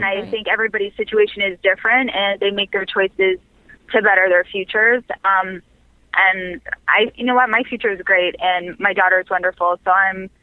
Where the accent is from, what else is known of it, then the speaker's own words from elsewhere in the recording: Nebraska, United States; now in Austin, United States; I grew up in Nebraska.